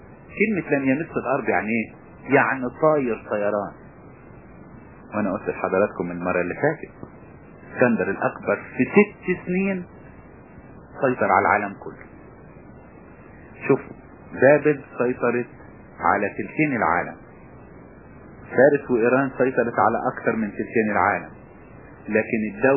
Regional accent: Egypt

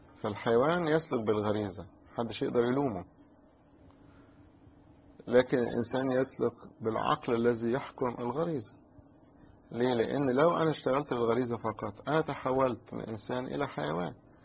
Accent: Egypt; احنا عندنا في مصر يعني يعتبر هيلثي فود ده هلس

